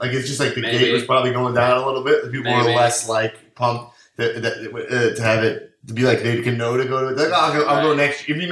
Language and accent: English; Long Island, New York, United States; So, I'm from Long Island, New York, right?